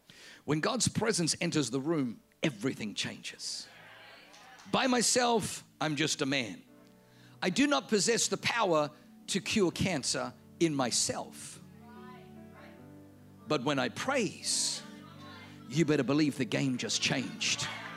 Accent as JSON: {"language": "English", "country": "Australia", "tie": "born or raised there", "said": "It's German. And I was brought up in Australia."}